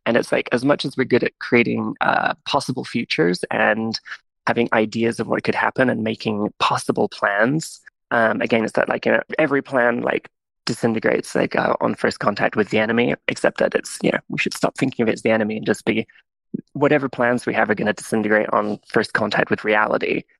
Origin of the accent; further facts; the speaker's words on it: Seattle, Washington, United States; I'm from Seattle.